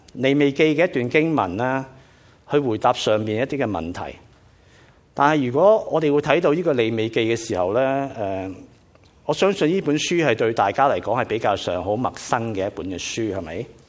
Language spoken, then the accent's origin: Cantonese; China; 或者我哋中國人講啦，只不過係聽教同埋聽話啊